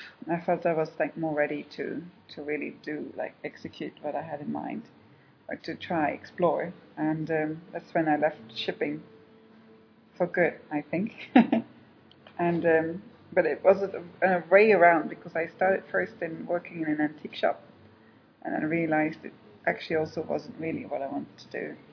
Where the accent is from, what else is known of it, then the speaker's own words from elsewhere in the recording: Belgium; moved away as an adult; now in Hong Kong; Originally I'm from Belgium.